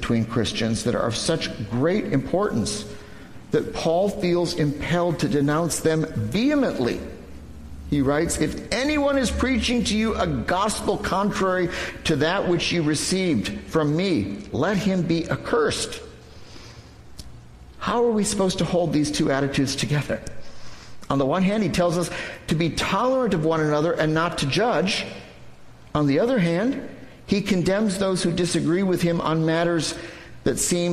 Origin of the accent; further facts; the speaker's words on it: United States; taken on a new form right here in our own backyard in the United States. Today there is a mosque in my hometown, and I have personally known Buddhists and Hindus.